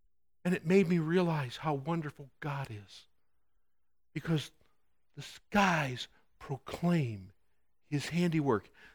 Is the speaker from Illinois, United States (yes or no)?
yes; Chicago, Illinois, United States; also born or lived in North Dakota, United States; You know, I grew up in the Chicago suburbs, and it's got light pollution in there